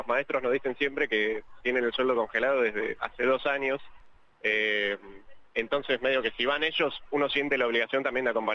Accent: Chascomús, Buenos Aires Province, Argentina; now in La Plata, Argentina; Soy de la ciudad de Chascomús. Tuve la oportunidad de poder venir acá, ya que en mi ciudad no hay tantas universidades

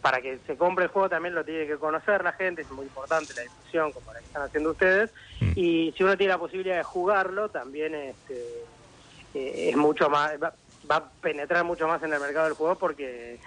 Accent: Mar del Plata, Buenos Aires Province, Argentina; nosotros somos de Mar del Plata, y están algunas vinerías de acá.

